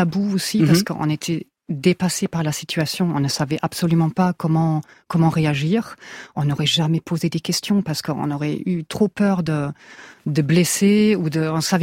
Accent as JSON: {"language": "French", "country": "Germany", "said": "en tant qu'Allemande, même de l'Ouest"}